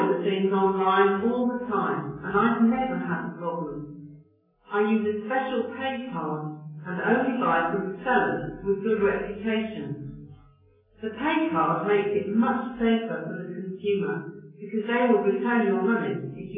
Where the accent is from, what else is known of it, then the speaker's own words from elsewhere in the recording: China; moved away as an adult; now in United States; I came from China, and even in college, all we have to do in the club is to be a good listener.